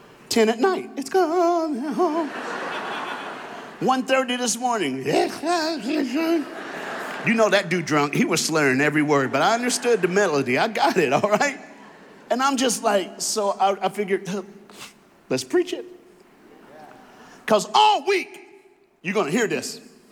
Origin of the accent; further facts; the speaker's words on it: United States; Because I'm black, I'm from America, and that's how black preachers roll